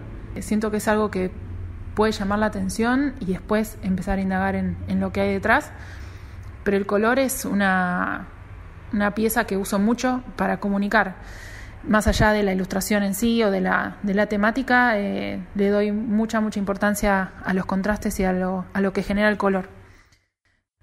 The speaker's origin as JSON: {"language": "Spanish", "region": "Buenos Aires", "country": "Argentina", "said": "soy de Buenos Aires, Argentina."}